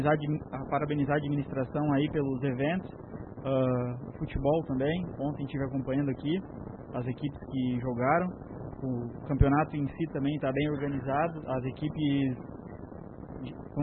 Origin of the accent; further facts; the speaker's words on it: Três Forquilhas, Rio Grande do Sul, Brazil; Meus parabéns especial a Três Forquilhas, minha terra amada